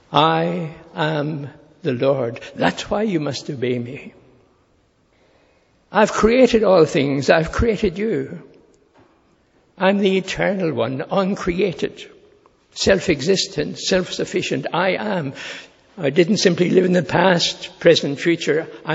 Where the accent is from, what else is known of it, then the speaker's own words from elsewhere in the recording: Ireland; you see, I'm Irish, we drive on the left.